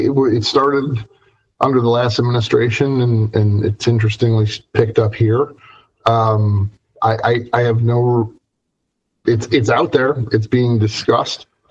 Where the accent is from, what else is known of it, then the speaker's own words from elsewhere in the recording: Pennsylvania, United States; I'm a native Pennsylvanian. I'm from Western PA.